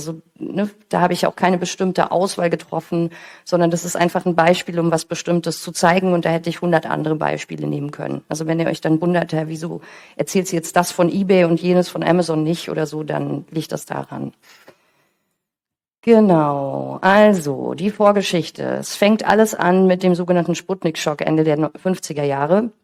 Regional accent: Germany; now in Switzerland; Ich bin geboren und aufgewachsen am Bodensee, lebe inzwischen auf der Schweizer Seite des Bodensees.

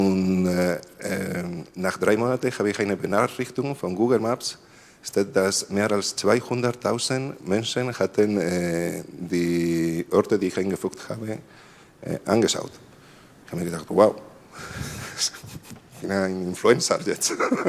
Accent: Spain; German is a second language; ich komme aus Spanien. Ich komme aus Spanien und bei mir in die Bergen, wo meine Familie herkommt, es ist ein Tal, wo viele Wasserquellen sind.

